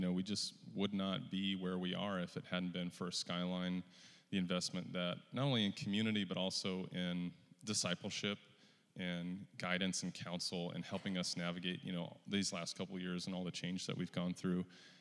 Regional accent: Broken Arrow, Oklahoma, United States; So Sarah and I grew up in Broken Arrow, Oklahoma. We went to high school together, graduated.

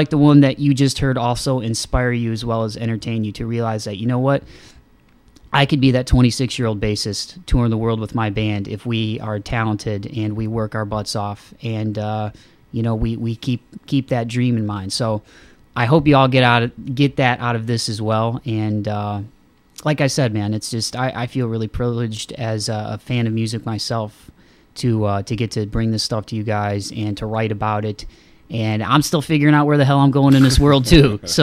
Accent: Toledo, Ohio, United States; Well, thank you, sir, in my hometown. So ToledoSportsNetwork.com.

